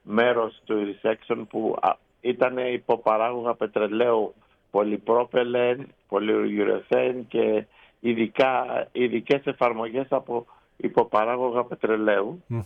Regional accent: Piraeus, Attica, Greece; καταρχήν είμαι καταγωγή από τον Πειραιά και Γαλλιώτης. Ο πατέρας μου και η μητέρα μου ήταν από τον Πειραιά, από τα Καμίνια.

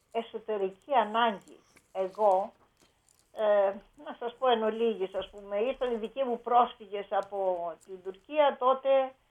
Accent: Katerini, Central Macedonia, Greece; εμένα με έδωσε για υιοθεσία σε ένα άτεκνο ζευγάρι στην Κατερίνη, εκεί που μεγάλωσα μετά. Που μιλούσα στο σπίτι μόνο τουρκικά και αυτοί ήταν από τη Σμύρνη πρόσφυγες.

